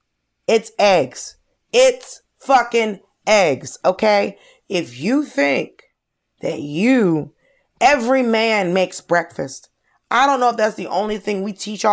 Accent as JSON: {"language": "English", "region": "Georgia", "country": "United States", "tie": "born or raised there", "said": "like, I grew up in Georgia."}